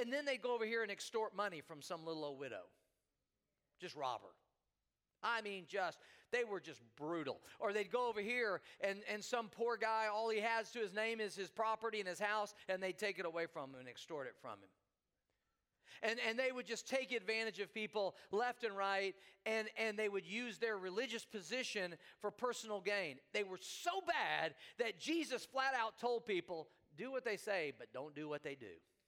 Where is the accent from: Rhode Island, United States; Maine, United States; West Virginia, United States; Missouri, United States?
Missouri, United States; Hey, I'm from Missouri. And you know what they call Missouri? Show me state.